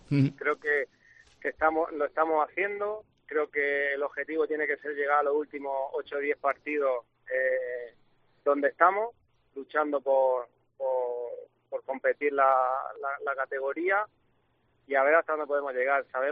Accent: Mula, Region of Murcia, Spain; now in Murcia, Spain; sabéis que soy de Mula. Y yo he vivido siempre fuera y cuando venía iba a Mula. A Murcia la conocía de pasada porque en mi primera época también vivía en Mula. Y ahora que estoy viviendo en Murcia

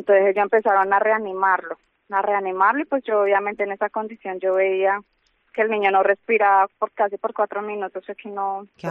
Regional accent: Colombia; moved away as an adult; now in Palencia, Spain; Ok, sí, somos colombianos.

